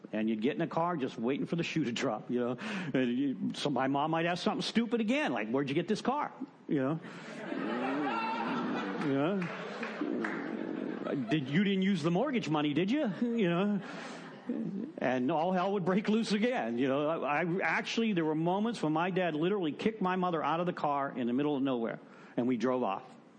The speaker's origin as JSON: {"language": "English", "town": "Pittsburgh", "region": "Pennsylvania", "country": "United States", "said": "I'm from Pittsburgh originally. Go Steelers."}